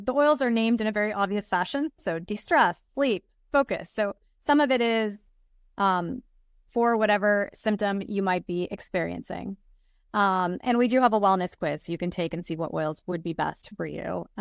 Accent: India; So for example, I'm from India.

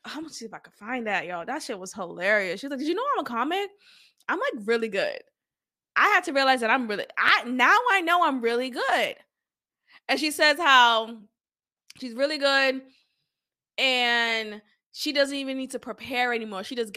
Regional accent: Boston, Massachusetts, United States; And I hate to say that because I am a Bostonian, right? I grew up in Boston. That's my hometown. But Boston men, absolutely not.

